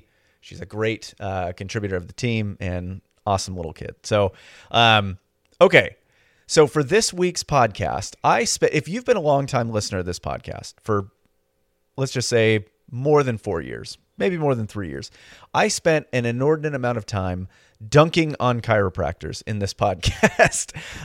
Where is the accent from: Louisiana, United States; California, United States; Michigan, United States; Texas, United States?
California, United States; And I'm from California.